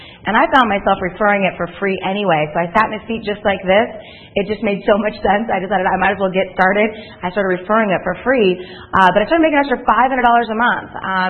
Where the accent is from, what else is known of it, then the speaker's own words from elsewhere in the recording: Oregon, United States; I'm actually originally from Oregon.